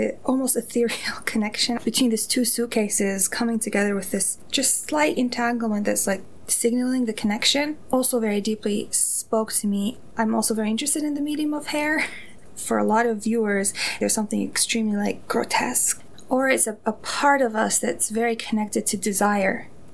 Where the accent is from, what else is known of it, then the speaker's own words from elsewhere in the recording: Damascus, Damascus Governorate, Syria; moved away as an adult; now in Twin Cities, United States; I grew up in Damascus, Syria, and was dislocated here in 2011. I'm a child of two cultures. My mother's American, my father's Syrian, but I grew up in Damascus, and I didn't come here until I was 24.